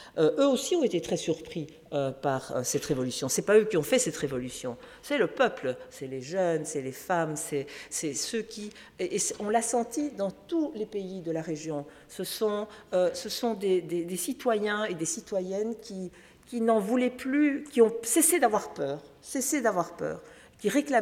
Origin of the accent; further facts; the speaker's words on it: Belgium; Et que chez nous, en Belgique, eh bien, c'est depuis l'année 2000 constitutionnellement